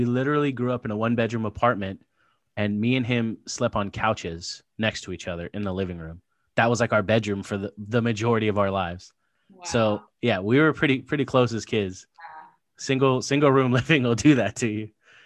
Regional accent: San Clemente, California, United States; So I'm from San Clemente.

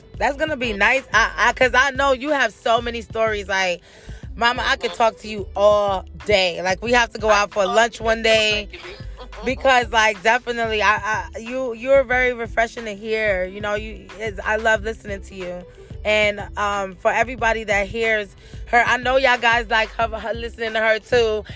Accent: United States; first language Spanish; English is a second language; even though I was raised and born here, my mother and my father was born and raised in Honduras, and they speak Garifuna, and they speak Spanish, so English was the last language that they learned, so Spanish was my first language

